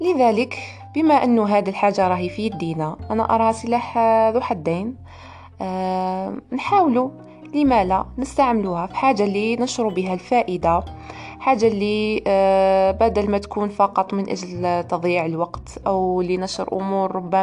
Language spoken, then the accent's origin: Arabic; Algeria; accent: Algerian; حتى ولو كنت أتكلم الآن بلهجة جزائرية